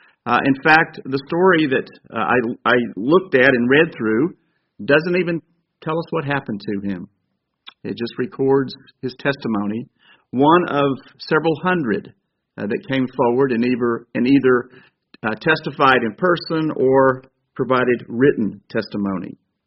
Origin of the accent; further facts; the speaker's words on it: Brussels, Belgium; also born or lived in Paris, France; I was born in Paris in September of 1925. My parents were born in Poland. We moved to Brussels in 1928.